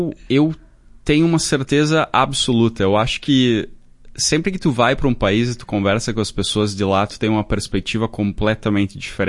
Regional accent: Brazil; E eu acho que nós como brasileiros, que eu tenho certeza absoluta que infelizmente ou felizmente a gente tem um sentido crítico forte do nosso país

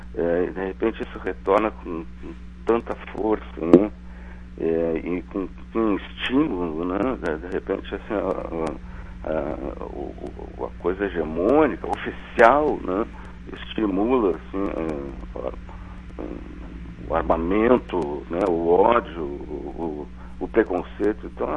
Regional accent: Brazil; A minha terrinha querida, né? Sou caxense

